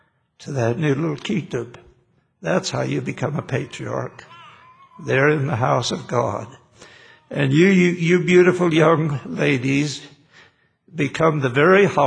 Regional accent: Blanding, Utah, United States; I heard that there was going to be a basketball tournament down in my hometown, Blanding, Utah.

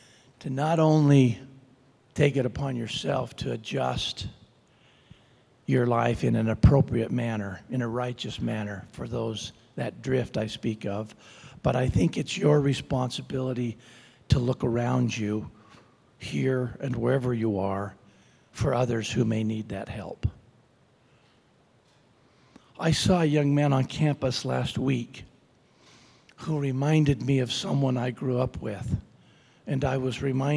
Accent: Preston, Idaho, United States; I grew up in Preston, Idaho, a little farming community. I grew up outside of town and on a farm

